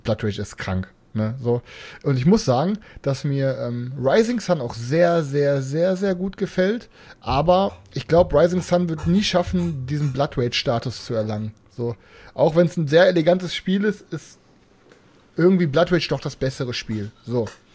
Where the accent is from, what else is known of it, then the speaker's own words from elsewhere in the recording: North Rhine-Westphalia, Germany; Ich komme aus dem Pott